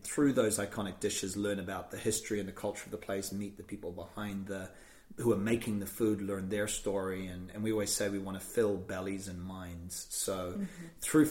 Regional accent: New Zealand; Sipping Yorkshire tea and which is a nice taste of home, even though I'm from New Zealand.

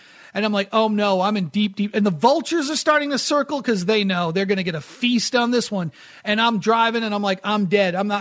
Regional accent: East Coast, United States; I grew up in the East, right? I grew up in the East Coast

